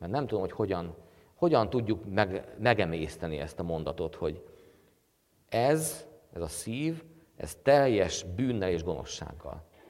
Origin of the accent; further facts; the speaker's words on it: Békéscsaba, Békés, Hungary; ugye én Békéscsabai vagyok